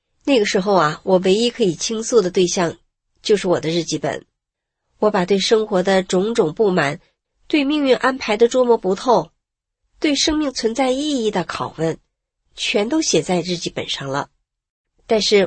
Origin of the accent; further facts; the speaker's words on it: Heilongjiang, China; 是个土生土长的黑龙江人。